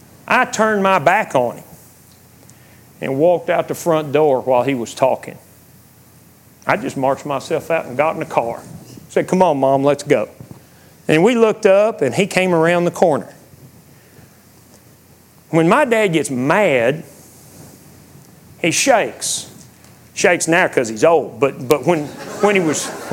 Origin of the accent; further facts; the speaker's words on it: Texas, United States; We grew up in West Texas, and you can see this thunderstorm's coming from a long way.